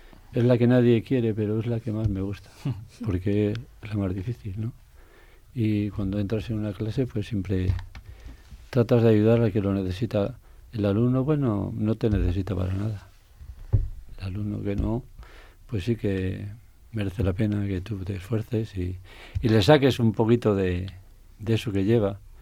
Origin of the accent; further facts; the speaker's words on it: León, Castile and León, Spain; also born or lived in San Sebastián / A Coruña; now in Elche, Spain; Yo soy leonés, de adopción. Después mis estudios los hice a caballo entre León y San Sebastián. Trabajé en León, trabajé en San Sebastián, fue después en La Coruña, después vine hace 34 años, creo, que aquí a Elche.